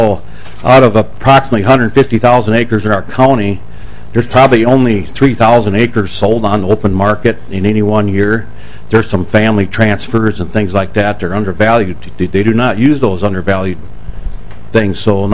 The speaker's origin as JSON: {"language": "English", "town": "Lisle", "region": "Minnesota", "country": "United States", "said": "I'm from the Lisle, Minnesota, and we're in the very southern end of the state. In fact, our farmland borders the state line"}